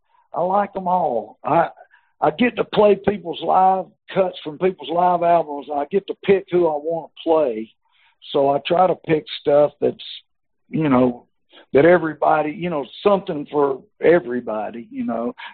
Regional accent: Georgia, United States; that little town I grew up in South Georgia was 70 miles from Macon.

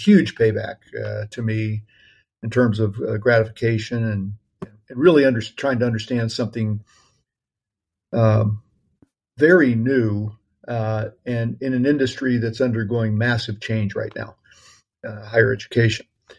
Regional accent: Pittsburgh, Pennsylvania, United States; now in California, United States; when I come back to my hometown, Pittsburgh — I still live in California —

